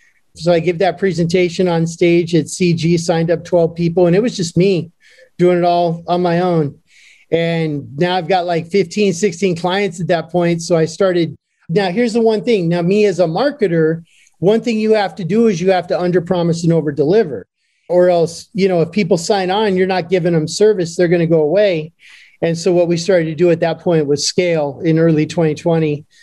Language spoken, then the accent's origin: English; Phoenix, Arizona, United States; But Phoenix was my hometown. I wound up doing a morning show on Top 40 station here for a long time.